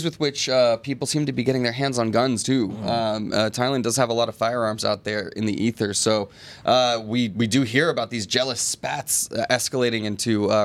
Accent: Florida, United States; I'm from Florida, so this comes up all the time with Florida and Miami and things like that.

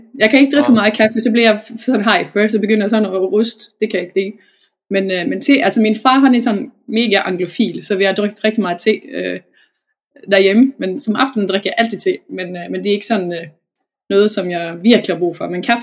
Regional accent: Gothenburg, Västra Götaland, Sweden; Danish is a second language; now in Denmark; Jeg er meget svensk. Jeg er født og opvokset i Göteborg i Sverige.

